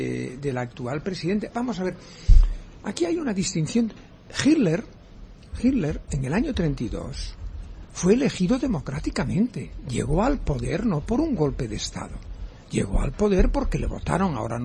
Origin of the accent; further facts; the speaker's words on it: Spain; yo soy ciudadano de un país, de España, me veo bien como español